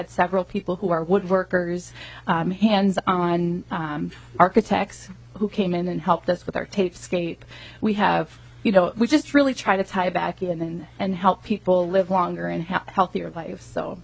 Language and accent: English; Avon, Minnesota, United States; I am from Avon, Minnesota, and grew up in a family of seven, and just really embrace the hometown, homegrown feel